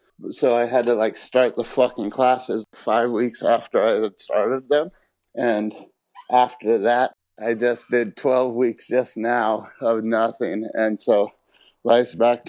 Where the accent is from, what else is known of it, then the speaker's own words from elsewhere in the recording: Mammoth Lakes, California, United States; also born or lived in June Lake / Portland / Oregon / Washington; Mammoth, mostly. When I was real little, I was born at UCI, but most of my life was Mammoth, and then lived in June Lake and then moved up to Portland